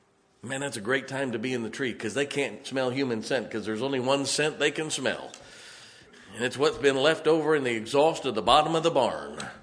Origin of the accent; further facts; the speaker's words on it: West Virginia, United States; Now, we're all from West Virginia.